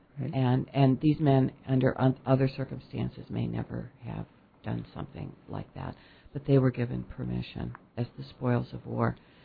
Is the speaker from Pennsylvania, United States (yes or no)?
no; Chicago, Illinois, United States; We're both from Chicago, so I could say Hyde Park.